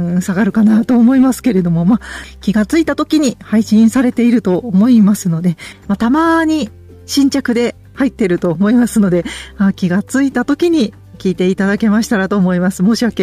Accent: Gifu, Japan; 地元の岐阜県美術館

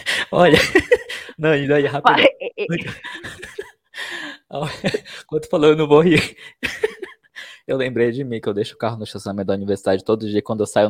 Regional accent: Manaus, Amazonas, Brazil; porque eu vim de Manaus, onde eu acordava 6 da manhã, tava 35 graus já.

